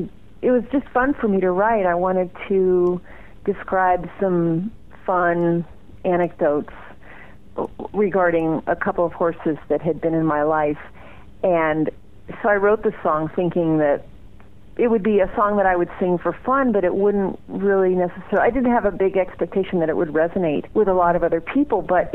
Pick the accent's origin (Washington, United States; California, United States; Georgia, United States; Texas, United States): California, United States; I'm a songwriter from Northern California, and I really am passionate about making good records.